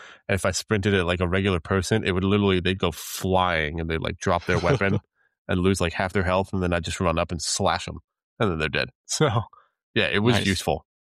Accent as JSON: {"language": "English", "region": "England", "country": "United Kingdom", "said": "I grew up with, being English, I grew up with Tintin and Captain Haddock."}